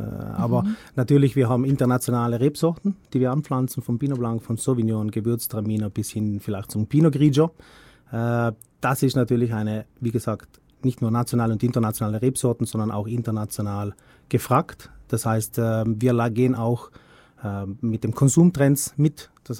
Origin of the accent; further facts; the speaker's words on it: South Tyrol, Italy; also born or lived in Switzerland; Das ist natürlich meine Heimat, oder? Zusammen mit der Schweiz, wie schon gesagt.